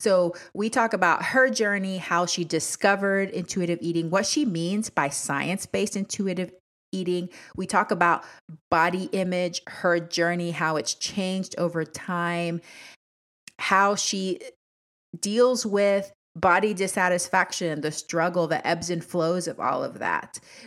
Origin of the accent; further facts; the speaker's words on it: Panama; I'm from Panama originally. So I know that pouring rain where you can't even hear yourself think.